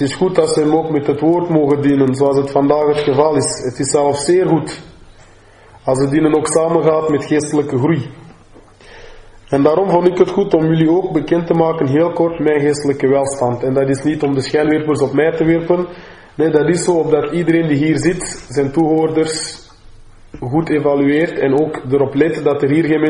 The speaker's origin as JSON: {"language": "Dutch", "country": "Cameroon", "lives_now": "Netherlands", "said": "heb ik altijd met die gedachten ook gespeeld van mijn moederland in Cameroen."}